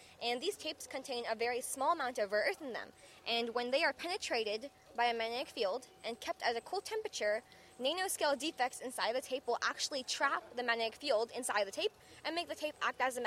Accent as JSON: {"language": "English", "town": "Houston", "region": "Texas", "country": "United States", "said": "from Houston, Texas."}